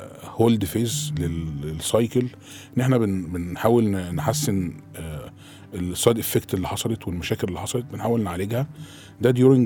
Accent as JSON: {"language": "Arabic", "country": "Egypt", "said": "والله احنا عندنا في مصر خامات كتير قويه ما شاء الله."}